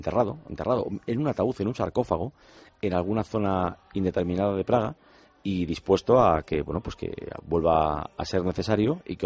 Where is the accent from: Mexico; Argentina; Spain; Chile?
Spain; como somos españoles